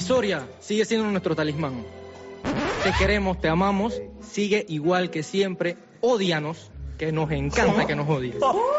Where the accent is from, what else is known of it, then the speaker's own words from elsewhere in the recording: Panama; vengo desde Panamá para verlos a todos ustedes. Llegué en antes hace un par de horas aquí a España